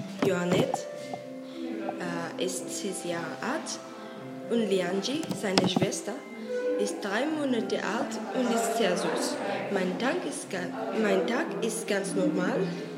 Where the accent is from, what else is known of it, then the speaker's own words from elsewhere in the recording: Cuba; German is a second language; now in Spain; Ich kann Englisch, Katalanisch, Spanisch, ein bisschen Französisch und ein bisschen Deutsch. Ich komme aus Kuba. Es liegt in der Mitte von Amerika. Jetzt wohne ich in Villa Colum. Es liegt im Nordosten von Spanien und in den Norden von Katalonien.